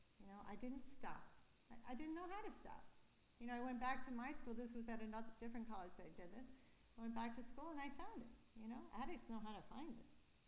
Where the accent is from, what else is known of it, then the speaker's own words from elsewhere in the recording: East Coast, United States; And I grew up in the East Coast in the country, college town.